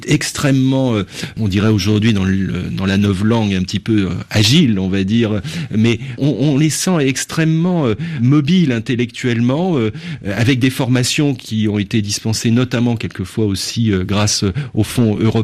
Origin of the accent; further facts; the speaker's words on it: France; Alors, comme moi je suis français